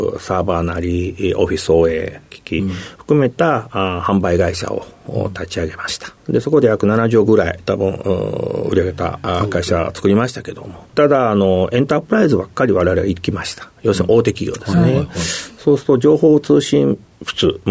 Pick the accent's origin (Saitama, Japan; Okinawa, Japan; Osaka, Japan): Osaka, Japan; Suita; 大阪の吹田で、育ちました。